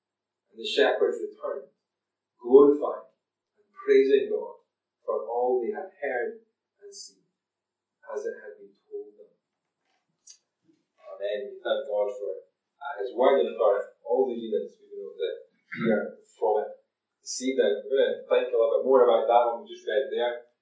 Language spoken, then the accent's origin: English; Prestonpans, Scotland, United Kingdom; I'm from Preston Pans and I help out at a youth group each week in Preston Pans